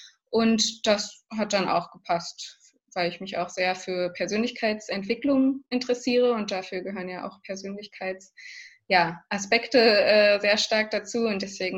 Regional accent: Berlin, Germany; In Berlin, meiner Heimatstadt.

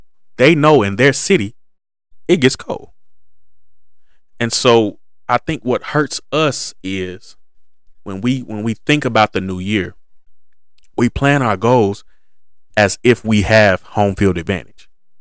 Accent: Texas, United States; We're from Texas. So it's usually hot here. And the past couple of summers, it's been a drought.

